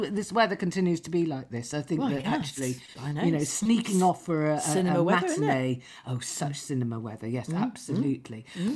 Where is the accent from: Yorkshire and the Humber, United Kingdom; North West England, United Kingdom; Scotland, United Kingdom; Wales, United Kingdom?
North West England, United Kingdom; Lytham St Anne's; And, you know, you came from Solihull, I came from Lytham St Anne's.